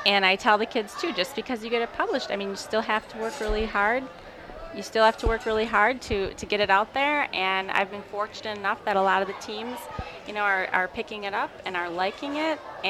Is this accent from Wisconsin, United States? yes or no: yes; Milwaukee, Wisconsin, United States; Well, and I'm from Milwaukee, so.